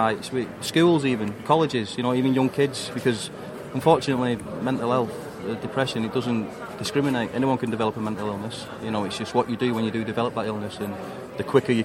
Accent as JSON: {"language": "English", "town": "Oldham", "region": "North West England", "country": "United Kingdom", "said": "I do very much still see myself as being a Warringtonian, even though I am from Oldham."}